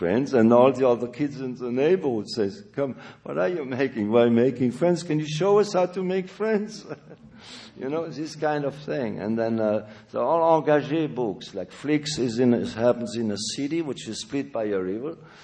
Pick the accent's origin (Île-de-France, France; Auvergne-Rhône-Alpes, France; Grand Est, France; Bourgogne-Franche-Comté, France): Grand Est, France; Strasbourg; Well, it's just that I donated my hometown, something like 12,000 drawings or something like that.